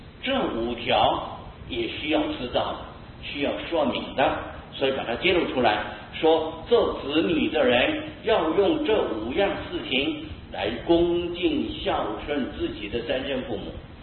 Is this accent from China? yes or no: no; Taiwan; 我们本身台湾人有一句话